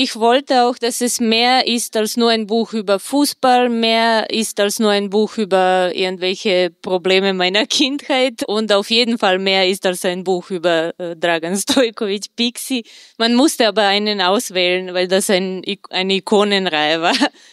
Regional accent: Serbia; Ich komme auch aus Serbien ursprünglich oder Jugoslawien

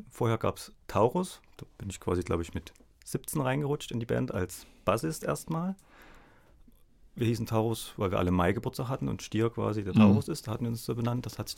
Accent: Dresden, Saxony, Germany; Also ich komme aus Dresden

